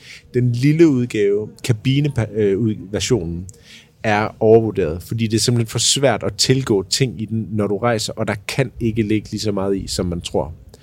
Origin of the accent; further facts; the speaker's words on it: Jutland, Denmark; Jamen, jeg er jo fra Jylland og vokset op i en håndboldhal.